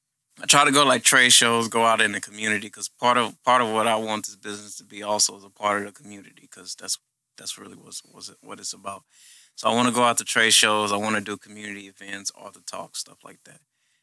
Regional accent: Texas, United States; You know, I'm from Galveston County. I did some shit in Houston, but most of it was local.

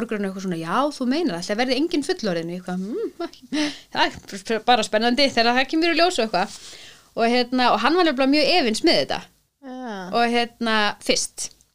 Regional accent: Akureyri, Northeastern Region, Iceland; ég náttúrulega bara fór heim til Akureyrar

